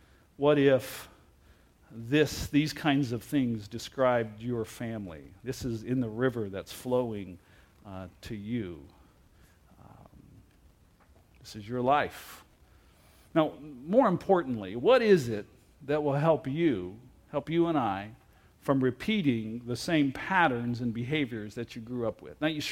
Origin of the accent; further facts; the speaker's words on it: Hamilton, Ohio, United States; and I grew up in Hamilton, Ohio. A lot of immigrants from Kentucky came up in earlier years, and you know, so it influences your speech patterns.